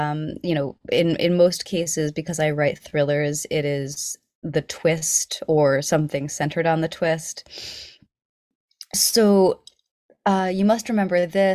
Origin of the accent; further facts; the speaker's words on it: New York, United States; I was home for Christmas, visiting my parents in my hometown on the Hudson River.